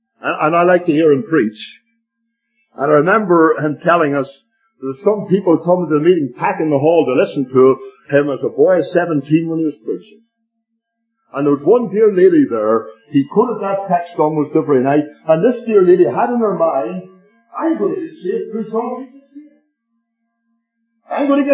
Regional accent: Ireland; sorry, I'm from Ireland, we used to play soccer

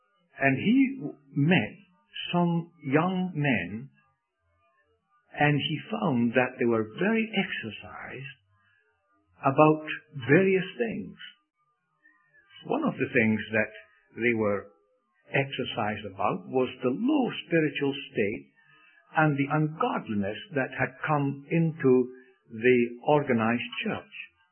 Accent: Scotland, United Kingdom; accent: Scottish; I know that I'm a Scot, and you will know that by my dialect, I guess. I've lost a lot of it.

